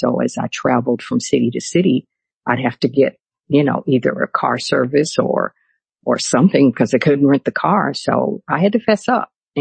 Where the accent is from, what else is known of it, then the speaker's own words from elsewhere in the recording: Houston, Texas, United States; Actually, I told you I grew up in Houston.